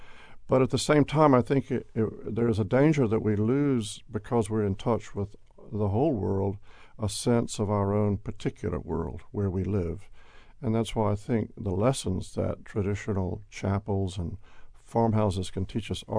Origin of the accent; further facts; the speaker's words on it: Greensboro, North Carolina, United States; I grew up in Greensboro, and I went to college in Europe